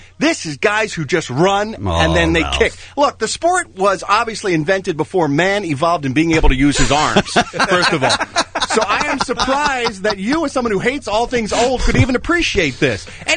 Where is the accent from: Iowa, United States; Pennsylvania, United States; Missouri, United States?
Pennsylvania, United States; Philadelphia; I grew up in Philadelphia where there's hooligans for every sport.